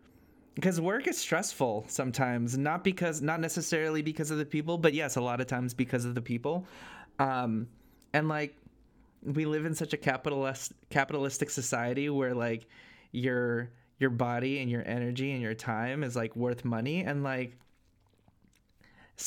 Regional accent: Philippines; like having Filipino friends is great as a Filipino because they just understand.

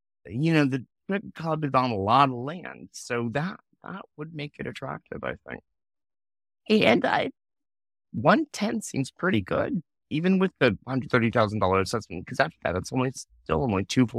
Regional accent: Miami Shores, Florida, United States; Well, I mean, I grew up in Miami Shores, pretty close to there.

